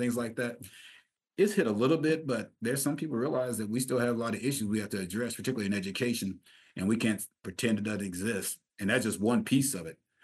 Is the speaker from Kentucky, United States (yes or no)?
yes; Kentucky, United States; But yeah, I'm from Southeast Kentucky.